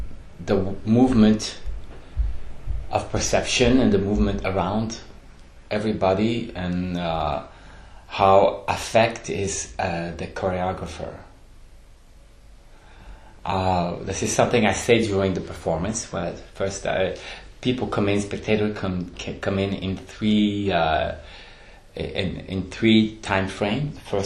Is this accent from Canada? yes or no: yes; Montreal, Quebec, Canada; born there; So I'm from Canada, and Canada is a colonial country. And I was born in Montreal, which is built on the Mohawk territory.